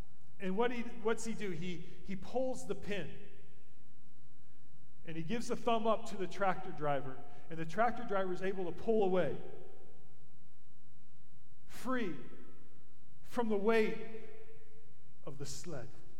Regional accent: Michigan, United States; born there; Did you know I was born in Michigan? So guess who I was cheering for? Just kidding. Commandments, I was born in Michigan.

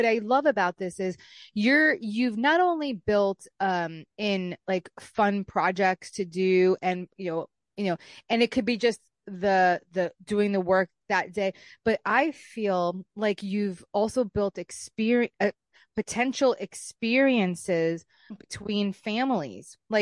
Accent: Brooklyn, New York, United States; I'm from Jersey. No, I'm from Brooklyn. My husband's from Jersey. So we have family in both.

